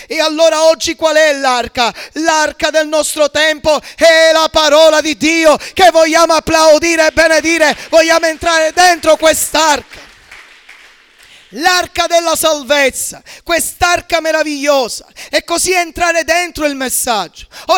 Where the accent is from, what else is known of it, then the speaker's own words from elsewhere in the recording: Sicily, Italy; parlo da siciliano.